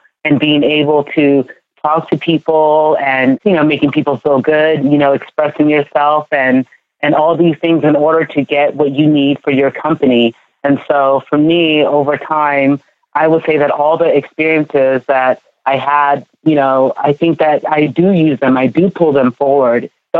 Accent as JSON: {"language": "English", "country": "Ghana", "moved": "yes", "lives_now": "United States", "said": "You know, I am from Ghana, but I feel like because I moved here to the U.S. and I live in this like melting pot"}